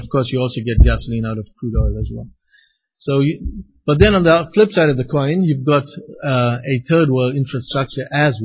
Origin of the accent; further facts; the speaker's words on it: South Africa; I was born and raised in South Africa. You're probably asking the question, what's an Indian doing in South Africa when he should be from India, right? Well, in 1860, my forefathers went to South Africa